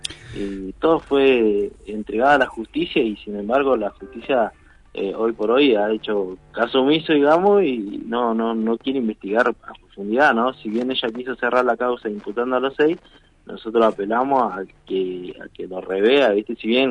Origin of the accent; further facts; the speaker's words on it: Sierra Grande, Río Negro, Argentina; Los últimos dos nacimos acá en Sierra Grande.